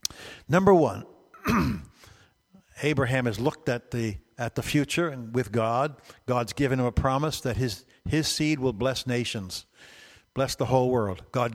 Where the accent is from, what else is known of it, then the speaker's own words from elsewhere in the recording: New York City, New York, United States; I'm from New York City, and so New York has never been a problem to me.